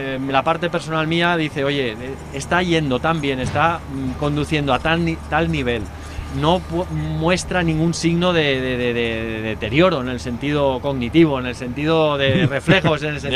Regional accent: Barcelona, Catalonia, Spain; accent: Catalan; Yo soy de Barcelona

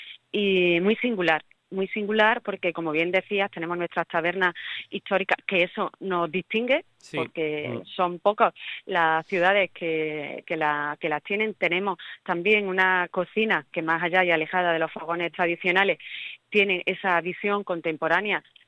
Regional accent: Córdoba, Andalusia, Spain; a mí me cuesta desvincularme de esa pasión y de ese sentimiento como cordobesa

